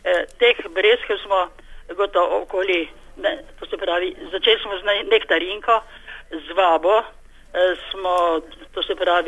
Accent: Styria, Slovenia; Prihajam iz Štajerske

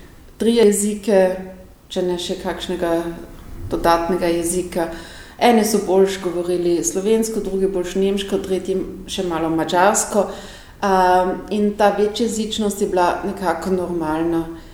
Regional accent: Styria, Austria; da sem lahko Štajerka, Avstrijka, Slovenka.

